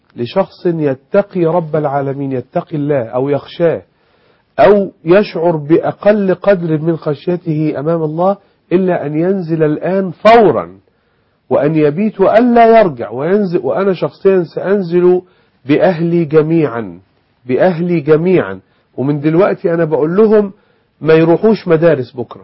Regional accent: Egypt; انا مواطن مصري، انا ما انا الا شخص عادي زي بقية الناس.

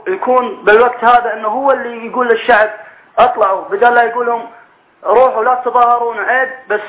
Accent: Abu Kamal, Deir ez-Zor Governorate, Syria; now in Kuwait; وأنا طبعا من دير الزور من مدينة البوكمال بس عايش بالكويت

